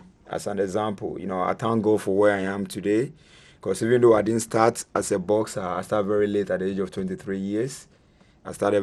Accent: Accra, Greater Accra, Ghana; born or raised there

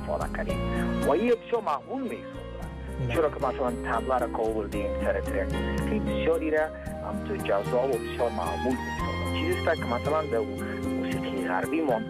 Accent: Afghanistan; خودم چون افغان هستم

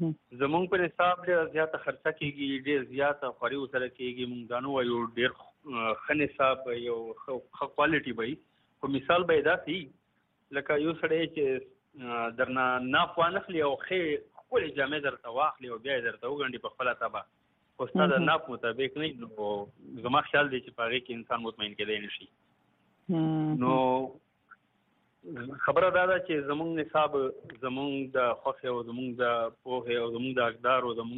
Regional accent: Bannu, Khyber Pakhtunkhwa, Pakistan; also born or lived in Lahore; 1950 کال زه په لاهور کې پیدا شوی یم او بیا دا غینه پس بنو تر غلی ما او دلته مې خپل وطن کې خپل کلی کې ابتدایي تعلیم مې کړی دی د بنو خار په پرایمري سکول کې

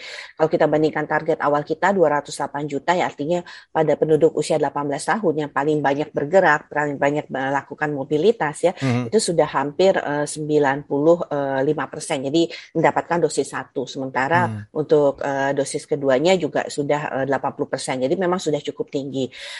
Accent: South Sumatra, Indonesia; Saya asli Sumatera Selatan.

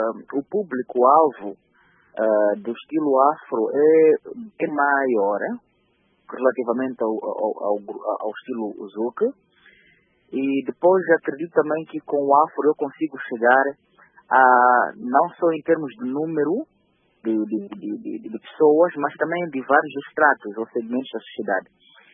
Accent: Beira, Sofala, Mozambique; porque eu sou da Beira particularmente, sou moçambicano, mas sou da Beira, e Beira é aquela cidade que tem uma ligação muito especial com o estilo tropical.

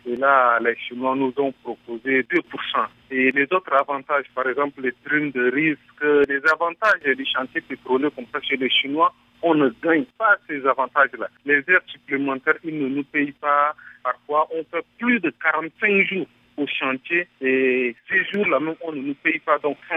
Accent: Chad; même chez nous, au Tchad

